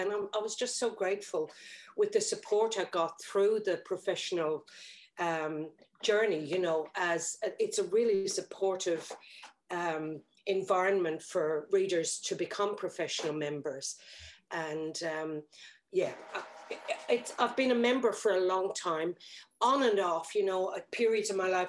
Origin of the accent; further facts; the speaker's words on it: Clonmel, Munster, Ireland; I'm from Clonmel, which is a town in County Tipperary, Ireland. And it's a, you know, a rural town, about 12,000 people. I grew up there in a strict Irish Catholic family.